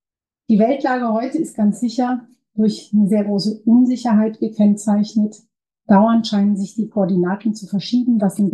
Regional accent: Ecuador; in Argentinien, in dem Land, wo ich herkomme, Ecuador

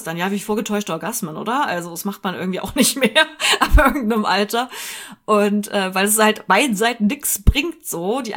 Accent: United Kingdom; accent: British; German is a second language; für meinen kleinen britischen Akzent.

